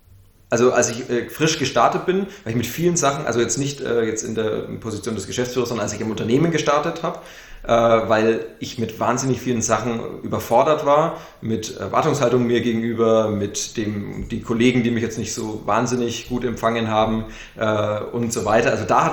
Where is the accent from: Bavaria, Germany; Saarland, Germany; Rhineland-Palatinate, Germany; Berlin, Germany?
Bavaria, Germany; Nuremberg; wenn ich zu Besuch in Nürnberg bin. Ich komme irgendwie, also in meiner Heimatstadt